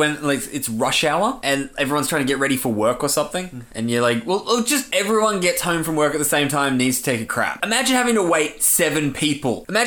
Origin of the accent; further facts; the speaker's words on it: Australia; I'm Australian. No, actually, where are you from genetically? I'm Australian.